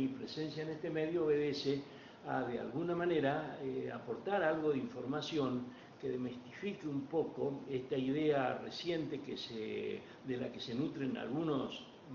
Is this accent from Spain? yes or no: no; Apóstoles, Misiones, Argentina; born there; Yo nací en 1945 en Apóstoles y desde mi infancia vengo nutriéndome de historias y de leyendas urbanas